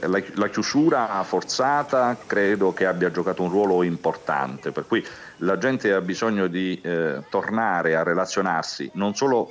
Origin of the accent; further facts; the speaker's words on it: Apulia, Italy; preferisco fare al contrario, quindi godermi la mia terra, quindi rimarrò in Puglia.